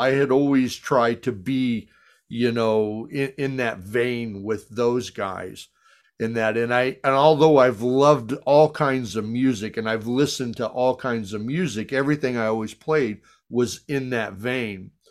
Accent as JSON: {"language": "English", "town": "Chicago", "region": "Illinois", "country": "United States", "said": "but I'm from Chicago. I'm from the Chicago area, right?"}